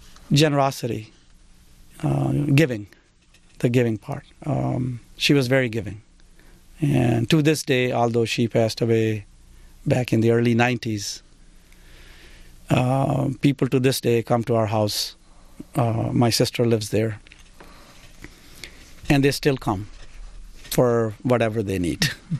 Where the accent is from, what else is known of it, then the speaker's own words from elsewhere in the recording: Pakistan; I grew up in a medium-sized town.